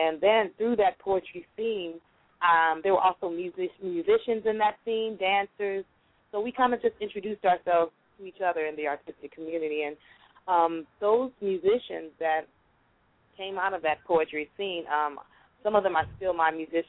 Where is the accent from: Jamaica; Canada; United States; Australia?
United States; Chicago, Illinois; born there; Okay, well, basically, like you said, I'm a child of West Africa, but I was born in Chicago, so...